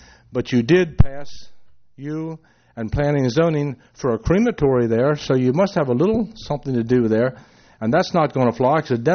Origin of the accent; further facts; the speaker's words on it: Smyrna, Delaware, United States; I was born in Smyrna, probably what you call an old homegrown tomato. I sat on here 15 years, been involved in the fire company 50-some years, and I'm proud to be from Smyrna.